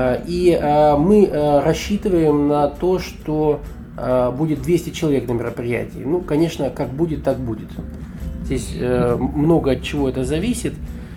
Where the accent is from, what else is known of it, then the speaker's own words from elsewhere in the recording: Crimea, Ukraine; now in Novosibirsk, Russia; Там же, значит, родился и вырос в Крыму. Это меня сюда занесло в Новосибирск.